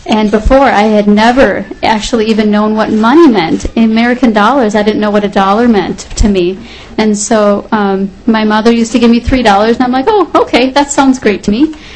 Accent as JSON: {"language": "English", "country": "Sierra Leone", "moved": "yes", "lives_now": "United States", "said": "I came to America in 2004. I am from Sierra Leone in West Africa. Before I lived in Africa"}